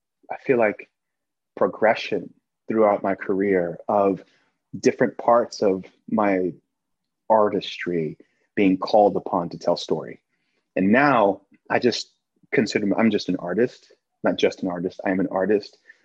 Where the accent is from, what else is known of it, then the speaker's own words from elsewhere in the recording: Southern United States, United States; It's a beautiful part of growing up in the South.